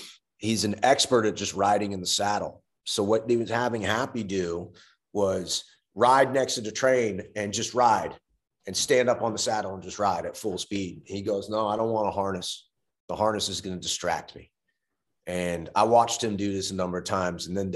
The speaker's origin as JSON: {"language": "English", "town": "New York City", "region": "New York", "country": "United States", "said": "I'm a kid from New York City. I still live in New York City."}